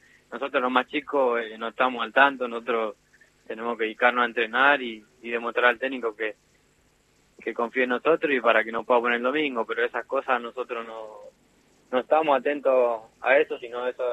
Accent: Argentina; como todo argentino

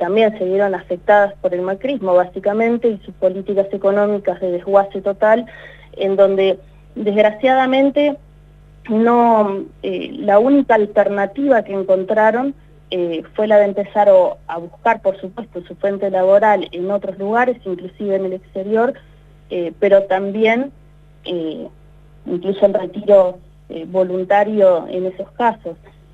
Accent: Argentina; como argentinos y argentinas

